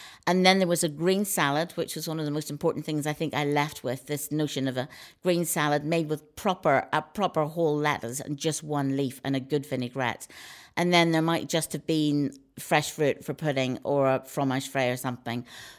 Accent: Northern Ireland, United Kingdom; is from growing up in Northern Ireland where the food was very good, but it was very basic.

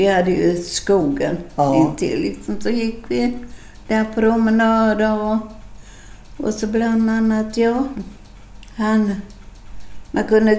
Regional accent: Bjuv, Skåne, Sweden; born or raised there

